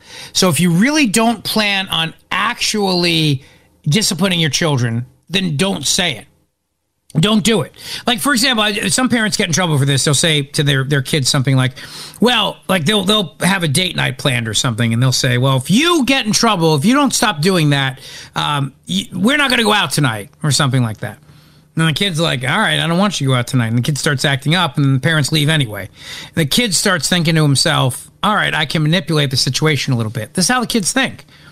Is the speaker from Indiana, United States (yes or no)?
no; New Jersey, United States; Again, as a kid, I grew up on the Jersey Shore.